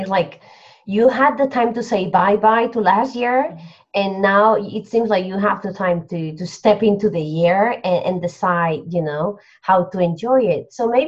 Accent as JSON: {"language": "English", "town": "Barcelona", "region": "Catalonia", "country": "Spain", "said": "from Barcelona."}